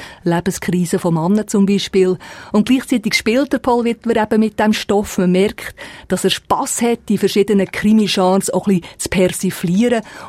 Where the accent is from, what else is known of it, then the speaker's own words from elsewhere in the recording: Bern, Switzerland; Und das macht für mich als Bernerin auch das Buch so reizvoll, dass man so viele Lokalitäten kennt